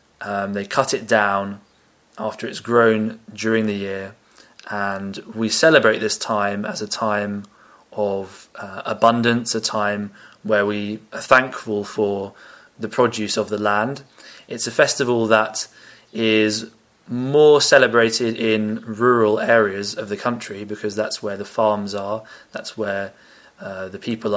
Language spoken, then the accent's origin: English; England, United Kingdom; I'm from England.